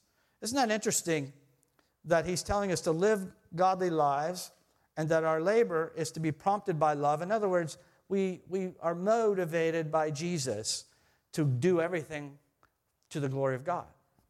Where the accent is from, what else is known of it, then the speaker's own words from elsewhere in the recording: Ohio, United States; now in Pittsburgh, United States; And it reminded me of Pittsburgh when I first came to Pittsburgh. I'm from Ohio. I've been here for 20 years or 19 years.